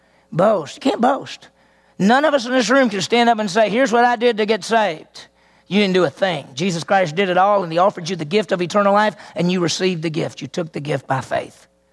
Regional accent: Mississippi, United States; Listen, I grew up in Mississippi.

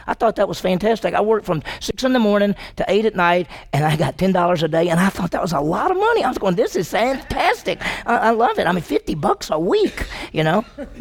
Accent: Meridian, Mississippi, United States; I grew up in Meridian, Mississippi, and in that time, in my junior year, there was integration.

